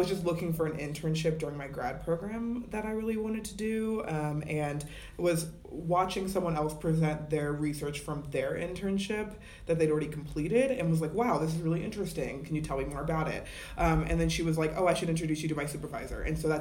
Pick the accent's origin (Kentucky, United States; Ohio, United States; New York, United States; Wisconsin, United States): Ohio, United States; Dayton; also born or lived in Tucson, United States; now in Colorado, United States; I'm originally from Ohio, grew up in Dayton, Ohio, and then lived in Tucson, Arizona for 6 years, and I'm on my second year, in Colorado.